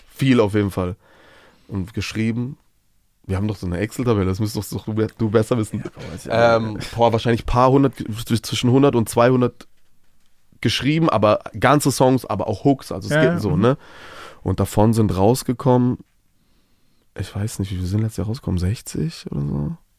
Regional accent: Baden-Württemberg, Germany; in meiner Heimat im Schwarzwald einfach eine Woche bei meinen Eltern

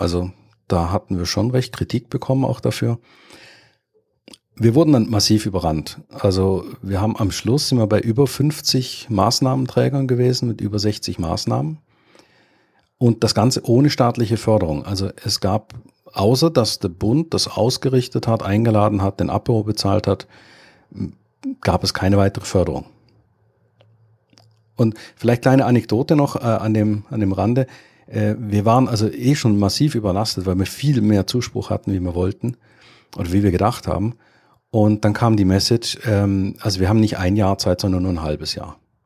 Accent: Germany; now in Switzerland; Wie man meinen Akzent anhört, komme ich ursprünglich aus Deutschland, lebe aber seit über 20 Jahren in der Schweiz

